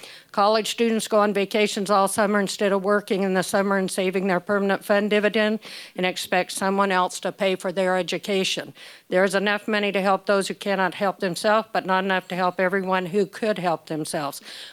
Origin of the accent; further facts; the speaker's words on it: Soldotna, Alaska, United States; I was born in Alaska in 1951. We homesteaded in Soldatna. We lived a simple, provident, self-reliant life.